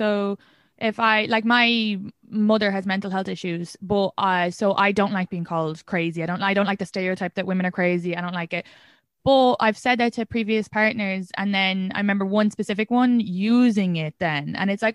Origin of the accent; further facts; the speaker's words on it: Ireland; Like I'd be very independent. I came from Ireland. I can do everything by myself.